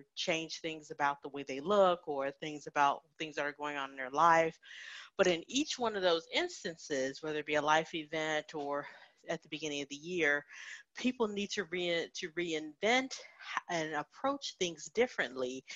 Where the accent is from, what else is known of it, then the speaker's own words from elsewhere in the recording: Chicago, Illinois, United States; also born or lived in Indiana; And so I was born in Indiana, grew up in the Chicagoland area, and grew up in a good home.